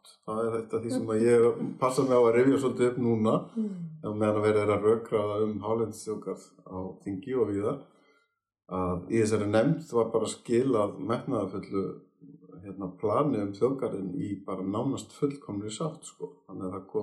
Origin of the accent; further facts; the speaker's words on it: Húsavík, Northeastern Region, Iceland; Ég náttúrulega alinn upp á Húsavík